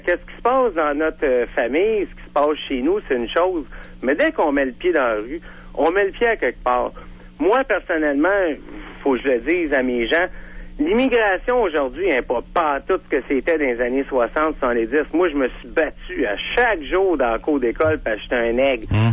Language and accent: French; Quebec, Canada; moi, je suis Québécois, mais j'ai été adopté à l'âge de 6 mois. Je suis d'origine d'Afrique du Nord